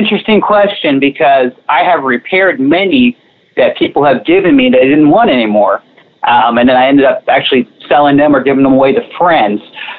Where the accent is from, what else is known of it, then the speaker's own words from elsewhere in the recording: Seabrook, Texas, United States; Yeah, Randy, I grew up in the Seabrook area, right outside of Houston, you know, right on the water, you know, a lot of fishing.